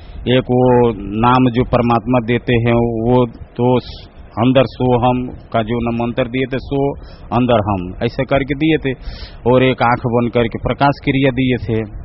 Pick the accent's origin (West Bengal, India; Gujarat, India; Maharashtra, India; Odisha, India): Gujarat, India; Surat; मैं सूरत गुजरात से आया हूँ।